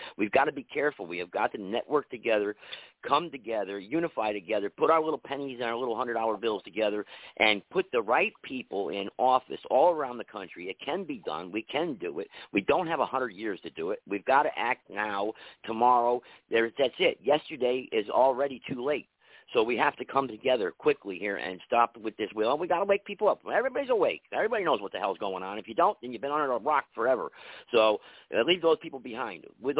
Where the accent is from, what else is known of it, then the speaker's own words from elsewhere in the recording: United States; born there; me, as an American who's born here